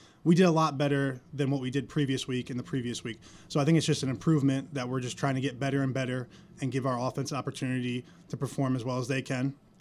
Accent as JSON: {"language": "English", "region": "New York", "country": "United States", "said": "So I'm from New York."}